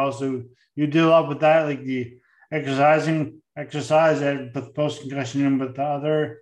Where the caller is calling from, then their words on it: St. John's, Newfoundland and Labrador, Canada; I'm speaking from St. John's, where we're out in the middle of the North Atlantic, where there's no one near us. We're like us, and we're in Canada